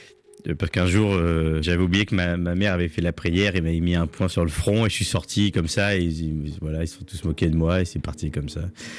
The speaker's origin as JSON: {"language": "French", "town": "Le Havre", "region": "Normandy", "country": "France", "said": "je viens d'où je viens et moi je viens de Cocrioville, du Havre. J'adore ma ville, j'adore mon quartier, mais j'ai voulu en sortir quoi."}